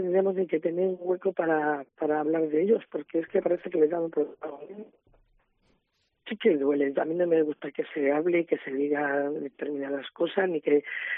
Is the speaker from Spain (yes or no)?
yes; Medellín, Extremadura, Spain; Pues sí, además sus restos están allí mismo en Medellín. Así que fue aquí asesinado donde yo vivo, en Las Artes, Oria, sí. Pero los restos yo decidí que estuvieran en mi pueblo.